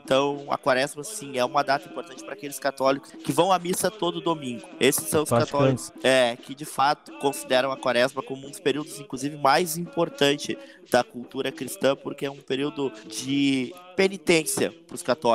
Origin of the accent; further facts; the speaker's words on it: Alvorada, Rio Grande do Sul, Brazil; eu sou de Alvorada, eu sou neto do Pirica do Aganju, filho da Neuza do Oxum e pratico a religião Nação G de Fodum desde os 11 anos de idade. Hoje tenho 35